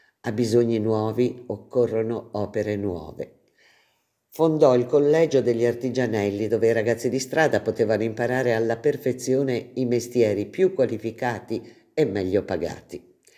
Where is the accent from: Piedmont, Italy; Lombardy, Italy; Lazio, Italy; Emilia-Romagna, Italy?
Piedmont, Italy; Turin; born there; Sono nata a Torino, una città industriale, non è l'inferno, ma neppure un paradiso, diciamo che è un febbrile purgatorio di gente che lavora.